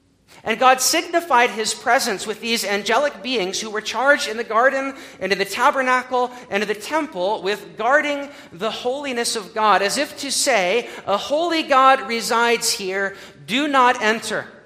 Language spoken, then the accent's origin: English; United States; Congregation, as an American, here as a visitor